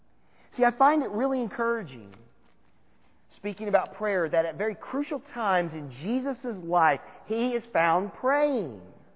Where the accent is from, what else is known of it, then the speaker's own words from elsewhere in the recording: Texas, United States; They're hillbillies. I'm a Texan. I can say that.